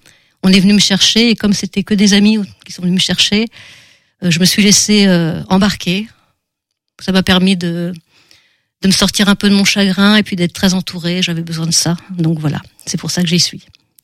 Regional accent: Angers, Pays de la Loire, France; Je viens d'Angers, pourquoi tu me demandes d'où je viens?

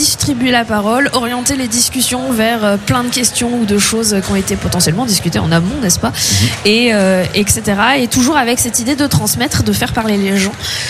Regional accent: Paris, Île-de-France, France; also born or lived in Bordeaux; Je viens de Paris, enfin de région parisienne à l'origine. J'ai vécu plusieurs années, enfin une quinzaine d'années à Bordeaux, et actuellement je suis en Bretagne et en pays de la Loire

